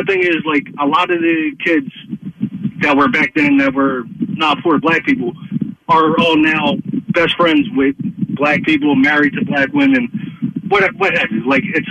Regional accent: Philadelphia, Pennsylvania, United States; I grew up in Philly. I grew up in North Philly. You know, I'm white. I grew up in North Philly. I moved up to Longcrest.

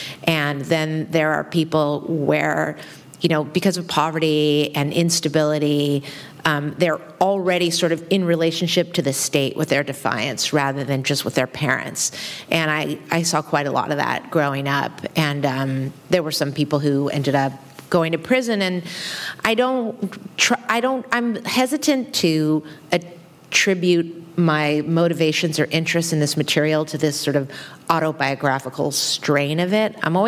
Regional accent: San Francisco, California, United States; And I grew up in San Francisco in the same neighborhood where I have my narrator, where she's from, where she grew up.

